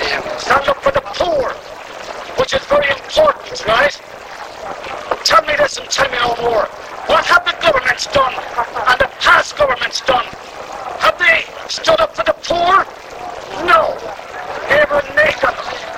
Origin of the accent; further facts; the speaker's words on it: Mullingar, Leinster, Ireland; I come from the middle of Ireland, a place called Mullingar. And a good place it is, and it's getting better.